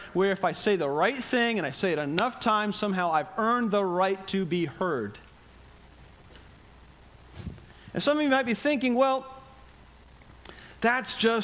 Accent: New England, United States; I grew up in New England, which is highly Roman Catholicized.

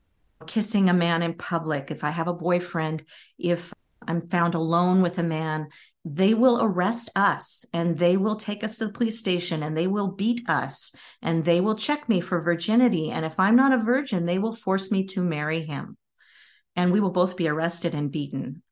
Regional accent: Pacific Northwest, United States; the whole time I grew up in the Pacific Northwest.

